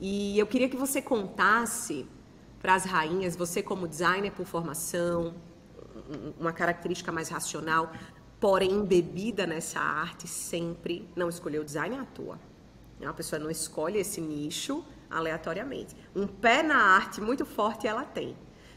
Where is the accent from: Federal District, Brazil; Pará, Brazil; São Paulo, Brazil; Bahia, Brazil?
Federal District, Brazil; Brasília; born there; O ápice da vida lá em Brasília, onde eu nasci